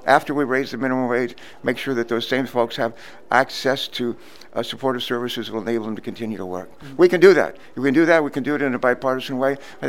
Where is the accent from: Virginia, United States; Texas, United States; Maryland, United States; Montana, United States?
Virginia, United States; Danville; And I grew up in Danville, Virginia. My sister and I, born in West Virginia, grew up in Danville, Virginia, the last capital of the Confederacy.